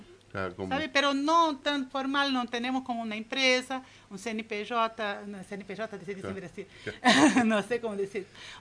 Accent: São Paulo, Brazil; Spanish is a second language; Sí, mira, soy de São Paulo capital.

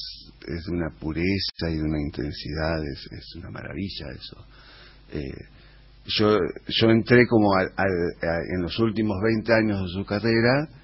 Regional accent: Jujuy, Argentina; born there; El día que yo cumplí 50 años … me llevó a tocar a Jujuy, que es donde yo nací.

